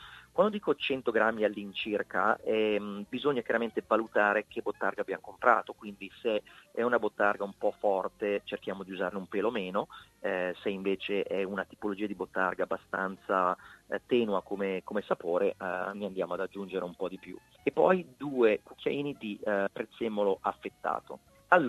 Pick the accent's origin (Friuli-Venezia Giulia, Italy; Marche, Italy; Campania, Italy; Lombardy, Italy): Lombardy, Italy; Milan; io sono di Milano